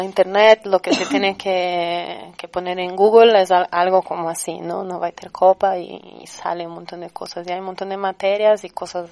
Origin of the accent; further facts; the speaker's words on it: Brazil; Spanish is a second language; moved away as an adult; salgo de Brasil, voy por el mundo, por Europa diciendo que soy brasileña